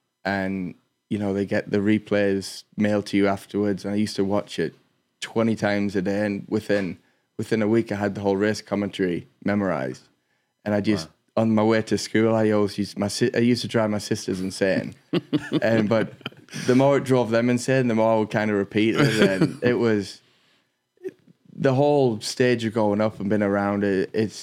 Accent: England, United Kingdom; You know, growing up in England, it was always a dream of mine to move to the United States.

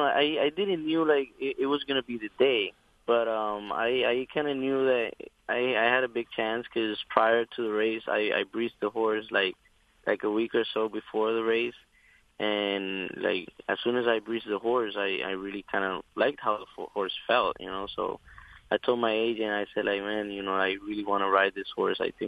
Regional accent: San Juan, Puerto Rico; English is a second language; moved away as an adult; now in United States; I'm 28 years old. I'm born and raised in Puerto Rico, San Juan, Puerto Rico, and I got here into the United States. I think it was like in the year 2013.

